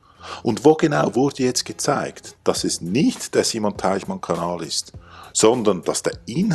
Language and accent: German; Switzerland; Ich bin Schweizer.